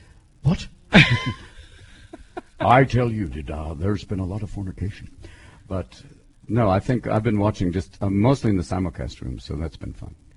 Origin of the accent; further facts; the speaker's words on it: Scotland, United Kingdom; I heckled as a Scottish techno, basically a techno dweeb.